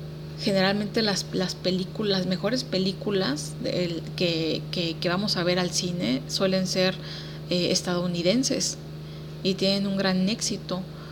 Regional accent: Mexico; como mexicanos

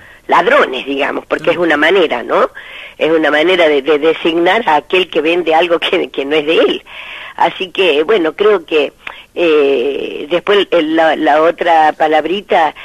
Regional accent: northern Argentina, Argentina; cuando vinimos del Malón de la Paz, de allá del norte argentino

